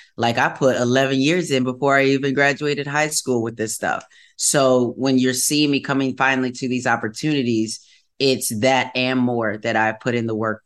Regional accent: Wisconsin, United States; You know, growing up in the Midwest, you know, kind of a small box, a little bit, a small pond.

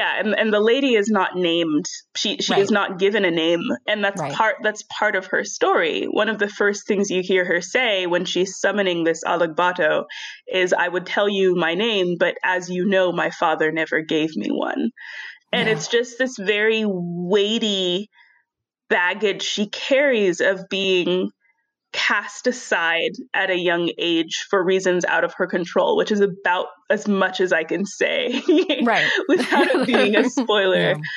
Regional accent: United States; born there; being a woman and being Black and being disadvantaged in those ways, but also in being American born, you know, and realizing that what I was taught about my country growing up

